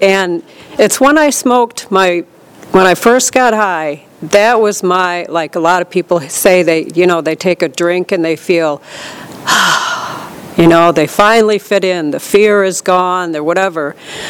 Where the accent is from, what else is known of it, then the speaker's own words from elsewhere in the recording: Michigan, United States; I'm from Michigan originally.